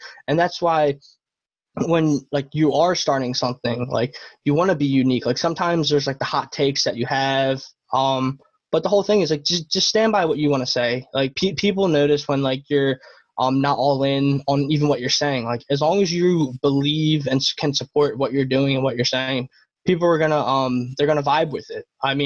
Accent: Philadelphia, Pennsylvania, United States; Like we're from Philadelphia. Like people don't like fake.

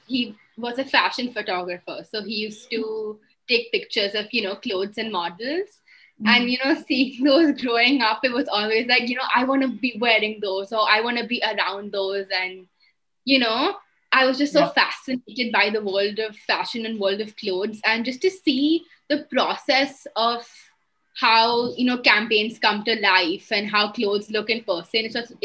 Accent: India; I'm 17. And thank you for the great introduction. I'm from India. I've been living here my whole life. I was born here.

